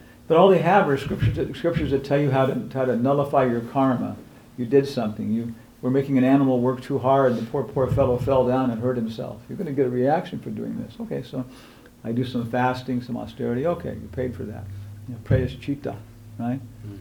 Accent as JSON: {"language": "English", "region": "California", "country": "United States", "tie": "born or raised there", "also_born_or_lived": "Guam", "said": "Yeah, actually, I grew up in California. I was born on Guam."}